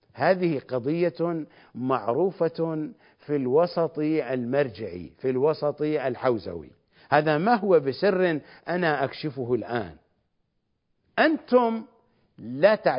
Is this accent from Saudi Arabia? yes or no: no; Iraq; نحن عندنا في العراق فساد يشرعن دينيا وفساد يشرعن قانونيا